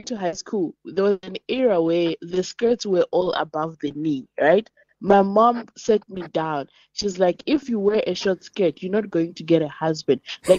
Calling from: Thailand; I'm fine. I'm calling from Thailand. It's past midnight.

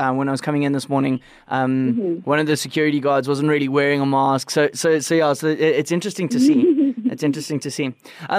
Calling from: Pretoria, Gauteng, South Africa; I'm phoning from Tux FM in Pretoria.

